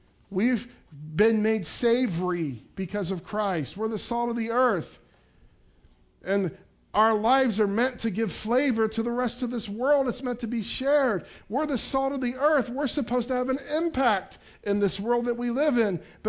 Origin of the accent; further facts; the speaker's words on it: Piqua, Ohio, United States; I went to a workshop in my hometown of Piqua yesterday morning